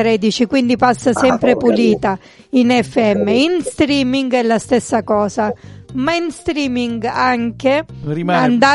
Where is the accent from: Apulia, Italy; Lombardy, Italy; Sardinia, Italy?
Apulia, Italy; Lecce; Siamo proprio di Lecce